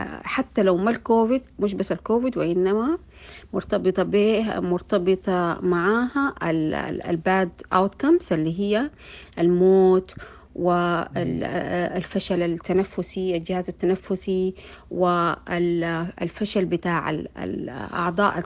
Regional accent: Khartoum, Sudan; كان عندنا في الخرطوم على الأقل 3 مراكز بتاعت عزل

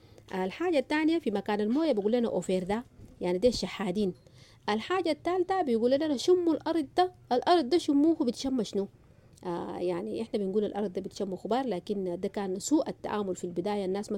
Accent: Sudan; moved away; احنا طلعنا من السودان هناك، الواحده بس طلعت بتوبه بجلبابتها بعبايتها يعني، جينا هنا اتصدمنا بالواقع يعني.

